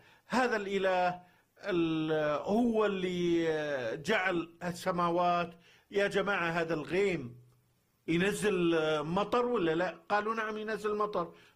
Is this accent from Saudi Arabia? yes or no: no; Kuwait; قلت لهم أنا من الكويت، والكويت في أرض مكة يرحمك الله